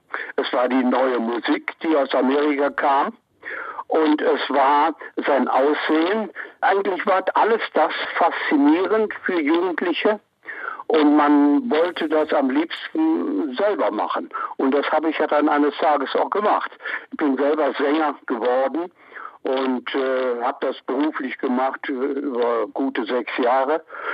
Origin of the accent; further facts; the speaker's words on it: Düsseldorf, North Rhine-Westphalia, Germany; ich bin in Düsseldorf groß geworden